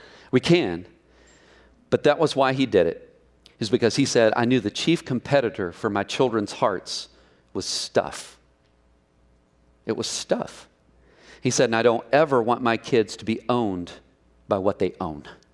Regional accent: Mineola, Texas, United States; I grew up in First Baptist Church in Mineola, Texas. I don't know if you know where that's at, but go to Tyler and keep going north, and you'll run into it.

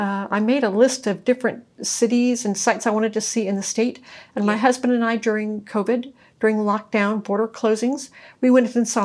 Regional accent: United States; moved away as an adult; now in Sydney, Australia; Well, I'm American. You can probably tell from my strange accent. And moved here to Sydney about 3.5 years ago and with my husband.

